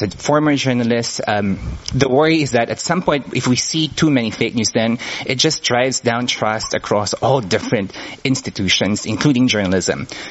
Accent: Philippines; also born or lived in United States; now in Singapore; the top one, I think, was Philippines, which is my home country. And I'm working in Singapore now. And the third country is the U.S., where I did my PhD

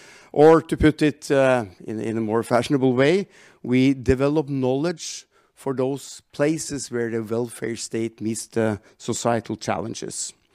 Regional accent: Norway; accent: Scottish and Norwegian; English is a second language; also born or lived in Scotland; They do say that my accent is a fair combination of Scottish and Norwegian. I studied in Scotland before I went back to Norway to study there.

